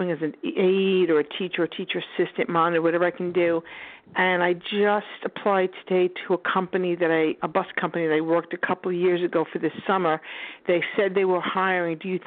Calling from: New York, United States; Long Island.

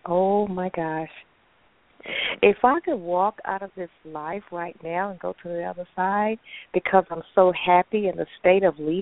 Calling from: Texas, United States; calling from Texas.

